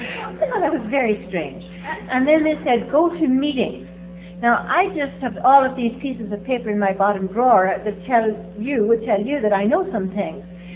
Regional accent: Northern Ireland, United Kingdom; I come from Ireland, and I come from the northern part of Ireland, and the graffiti that we put in our walls, there is no surrender.

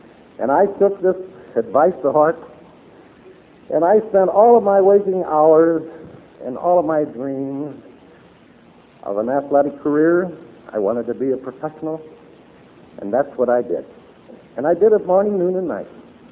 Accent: Missouri, United States; also born or lived in Tennessee; I was raised in a little German town over in Missouri, St. Louis area. Born in Tennessee, and I was raised over in Missouri, spent a lot of time in the Middle West.

